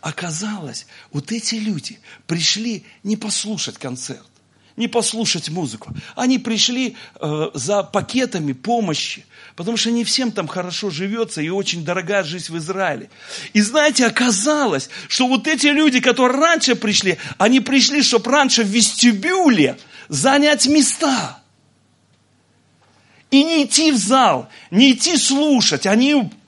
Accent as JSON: {"language": "Russian", "country": "Belarus", "said": "Я говорю: я из Беларуси"}